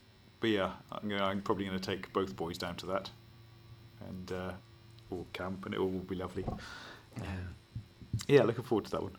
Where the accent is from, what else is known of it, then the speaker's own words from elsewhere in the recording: Scotland, United Kingdom; No, I am Scottish. I'm genuinely Scottish. Do you think I should just put on a Scottish accent for the whole thing?